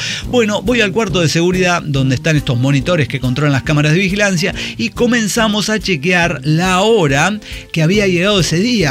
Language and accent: Spanish; Venezuela; yo soy venezolano originario.